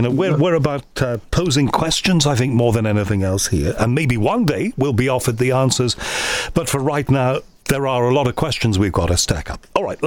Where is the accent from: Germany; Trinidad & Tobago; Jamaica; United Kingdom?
United Kingdom; Liverpool, North West England; I'm from Liverpool